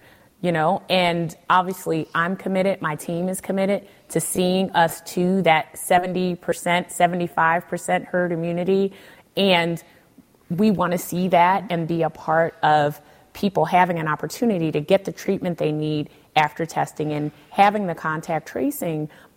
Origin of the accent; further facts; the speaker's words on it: Philadelphia, Pennsylvania, United States; You know, I'm from Philadelphia, born and raised. I have lots of roots and family